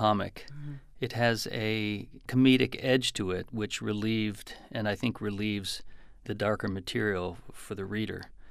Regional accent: Detroit, Michigan, United States; I realized that it was the experience of growing up in Detroit that really led me to write the book.

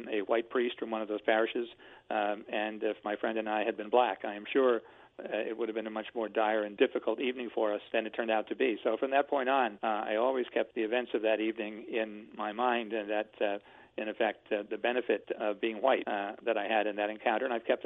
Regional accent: New Haven, Connecticut, United States; Yes, it happened when I was a teenager, about 17 years old. In New Haven, I was with a friend, and we neither of us had cars, so we walked up several blocks from where we lived

